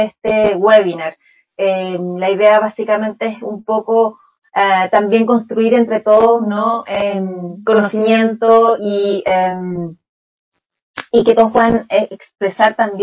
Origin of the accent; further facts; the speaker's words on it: Chile; yo soy de Chile